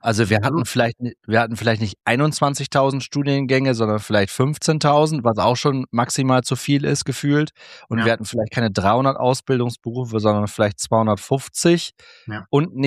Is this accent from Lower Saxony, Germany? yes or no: yes; Lower Saxony, Germany; seit der 5. Klasse, das war bei uns in Niedersachsen Orientierungsstufe damals